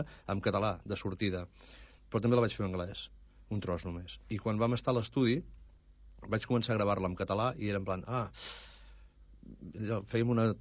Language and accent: Catalan; Torelló, Catalonia, Spain; jo soc de Torelló, vull dir, tinc l'anglès que tinc, no?